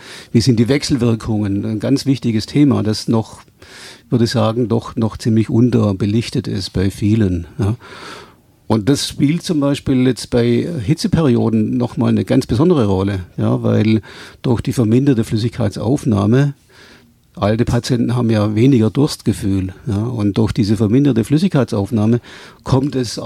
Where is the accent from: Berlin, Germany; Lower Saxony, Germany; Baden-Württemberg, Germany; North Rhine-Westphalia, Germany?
Baden-Württemberg, Germany; Reutlingen; im Raum Reutlingen, wo ich herkomme